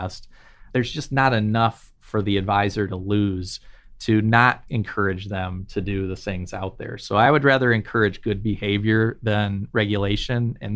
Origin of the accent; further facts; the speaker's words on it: Ann Arbor, Michigan, United States; I mean, and I grew up in Ann Arbor, so I was there for 23 years